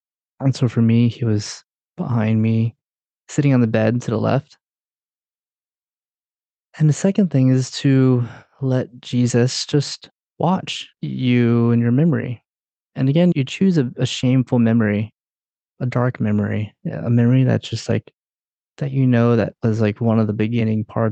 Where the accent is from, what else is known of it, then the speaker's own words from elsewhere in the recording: Durham, North Carolina, United States; When I grew up in Durham, North Carolina, and I'm the youngest of three. My sister is 7 years older than me. My brother's 10 years older than me. I'm Filipino. And my parents, who are from the Philippines